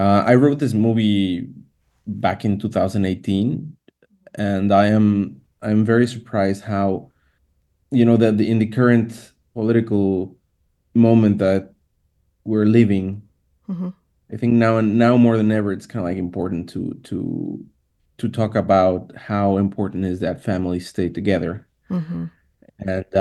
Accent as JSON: {"language": "English", "town": "Tijuana", "region": "Baja California", "country": "Mexico", "tie": "born or raised there", "also_born_or_lived": "Puebla", "said": "I was born in Puebla, Mexico, but since I was a kid, I moved a lot from town to town because of my father's work. And I ended up living in Tijuana at a very young age."}